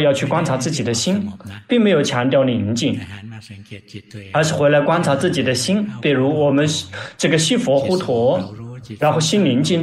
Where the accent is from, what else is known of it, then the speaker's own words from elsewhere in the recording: Thailand; Chinese is a second language; 因为我们泰国人很多。